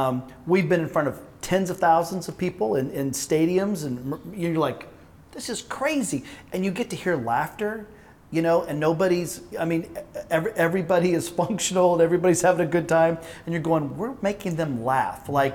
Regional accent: Oklahoma, United States; now in Dallas, United States; He lives in Oklahoma. I live in Dallas. We grew up in Oklahoma, but yeah, we live about 3 hours away

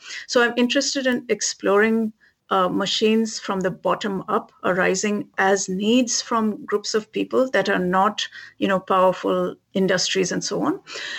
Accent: India; born or raised there; now in United States

